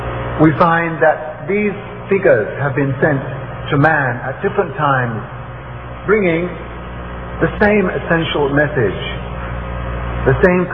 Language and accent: English; London, United Kingdom; I was born in London, in the UK, in this very exciting age of TV, of science, space, travel, etc. And I was growing up in a civilization which I felt was very promising.